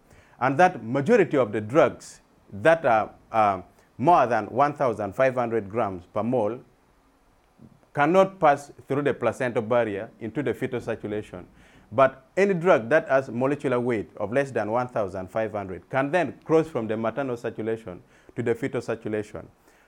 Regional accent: Uganda; I'm a clinician from Uganda who is interested in fungal infections.

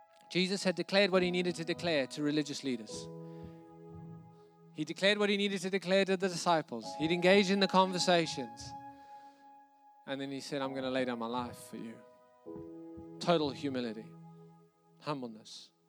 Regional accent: South Africa; I grew up in South Africa. I grew up in a time when apartheid changed.

